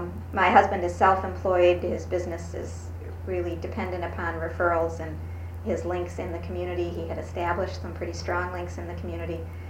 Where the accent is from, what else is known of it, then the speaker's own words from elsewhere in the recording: Illinois, United States; I'm from the Midwest. I'm from Illinois.